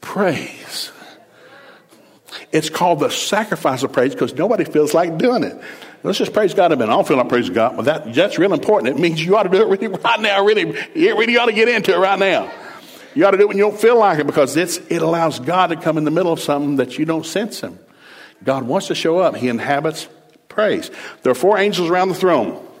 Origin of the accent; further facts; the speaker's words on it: the South, United States; So I'd be singing something famous because I grew up in the South. So we listen to bluegrass music all the time.